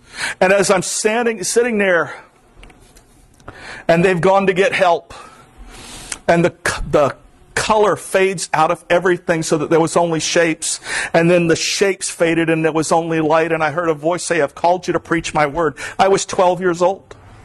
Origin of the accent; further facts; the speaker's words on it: Florida, United States; But I'm from South Florida.